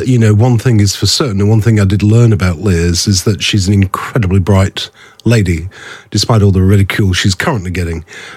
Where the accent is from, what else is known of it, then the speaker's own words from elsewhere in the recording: Australia; We did emigrate to Australia when I was 5. My family were £10 bombs. My dad was a boilermaker. My mum a seamstress. And they went to Australia to follow that dream.